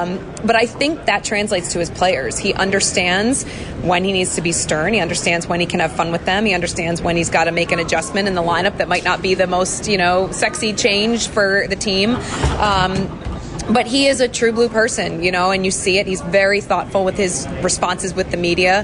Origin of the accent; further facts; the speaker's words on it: New Jersey, United States; now in Florida, United States; I'm like, we grew up in New Jersey. You guys never talked about hockey.